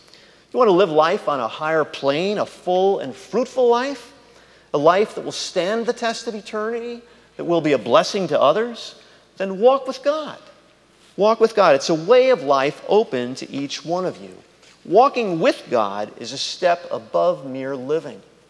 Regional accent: New York, United States; When I was growing up in Westchester, a couple of towns over in Briarcliff Manor, that's where the King's College was located.

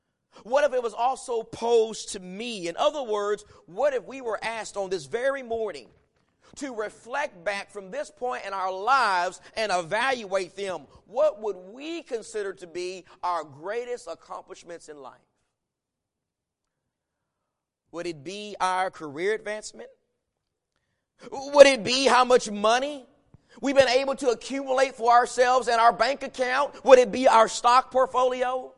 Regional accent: Texas, United States; I'm from Texas, but I'm a Washington Redskins fan

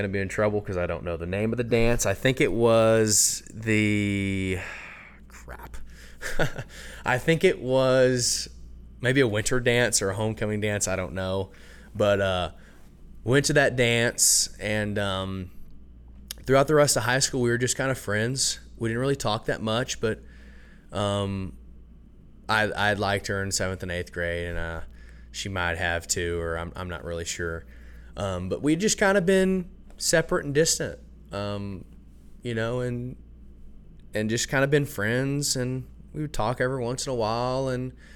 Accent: Abilene, Texas, United States; born there; also born or lived in Brock; And I was born in Abilene.

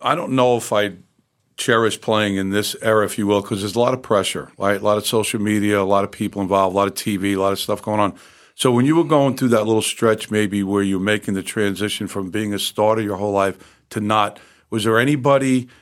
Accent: Bronx, New York, United States; Well, I grew up on Fordham Road, right off of Fordham Road.

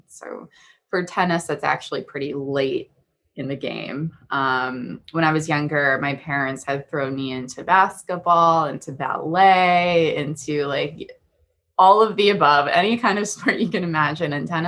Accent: Villanova, Pennsylvania, United States; So I'm from the area, obviously. I'm from Villanova.

